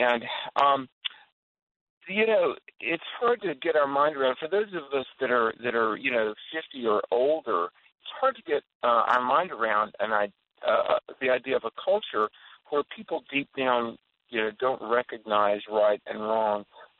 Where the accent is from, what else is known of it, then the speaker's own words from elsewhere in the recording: North Carolina, United States; Now, Bill, in my home state of North Carolina, it's a sad day